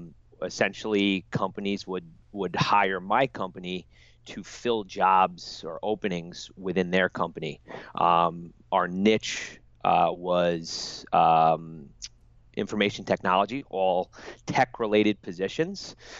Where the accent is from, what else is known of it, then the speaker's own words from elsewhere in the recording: Mount Pleasant, New York, United States; Born and raised in New York, Mount Pleasant, New York, which is a community in Westchester County.